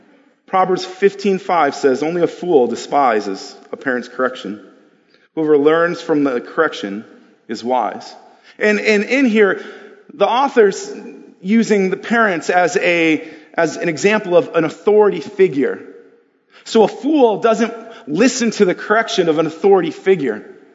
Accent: Buffalo, New York, United States; Growing up in Buffalo, there's snow in Buffalo, for those of you who didn't know that.

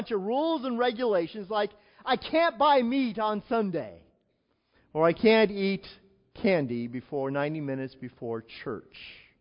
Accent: California, United States; I grew up in Southern California, that great secular bastion of humanism.

